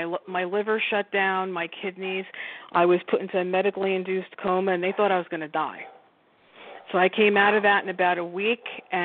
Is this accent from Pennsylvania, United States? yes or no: no; Newark, New Jersey, United States; I'm originally from North Newark, New Jersey, and that's a real old term that Italians use. I'm an American Italian.